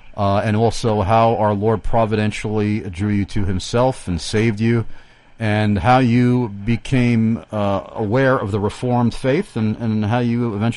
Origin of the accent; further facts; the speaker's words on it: New York, United States; moved away as an adult; now in Pennsylvania, United States; I'm a New Yorker, by the way. I lived in New York all my life until 2015.